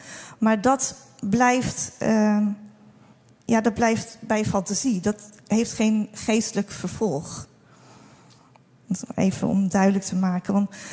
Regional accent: Netherlands; Want dat is denk ik onze grootste uitdaging als Nederlanders, om het met je verstand weg te redeneren.

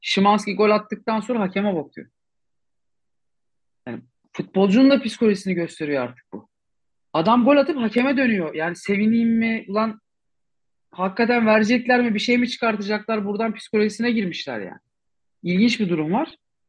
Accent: Fatih, Istanbul, Turkey; ben doğma büyüme Fatihliyim.

